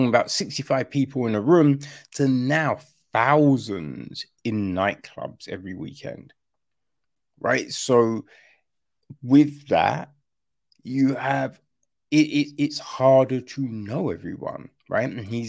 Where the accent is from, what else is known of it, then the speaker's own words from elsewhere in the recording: Orpington, London, United Kingdom; Because she was in Orpington. I grew up in Orpington. That whole situation was long after I'd moved